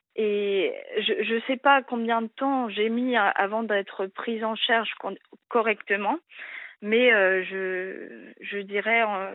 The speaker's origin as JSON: {"language": "French", "town": "Le Mans", "region": "Pays de la Loire", "country": "France", "said": "Je suis du Mans"}